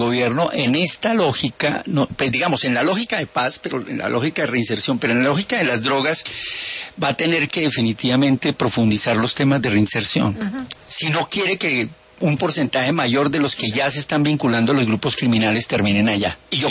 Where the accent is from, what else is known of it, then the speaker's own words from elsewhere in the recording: Colombia; Y no solamente vamos a tener problemas como colombianos